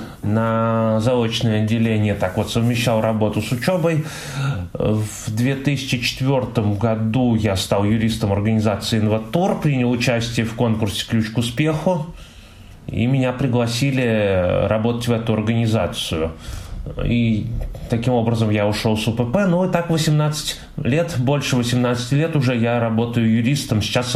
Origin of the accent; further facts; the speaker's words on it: Nizhny Novgorod, Nizhny Novgorod Oblast, Russia; мне 43 года. Я родился и вырос в Нижнем Новгороде, тогда еще это был Горький первоначально. В 1999 окончил Нижегородскую школу-интернат для слепых и слабовидящих.